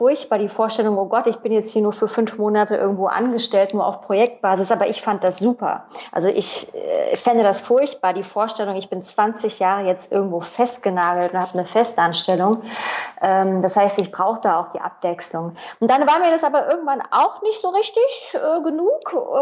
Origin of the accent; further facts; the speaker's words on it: Germany; also born or lived in France; DDR-Kind, ich bin in der DDR aufgewachsen, Wende, dann Jugend in der BRD dann, also im gemeinsamen Deutschland.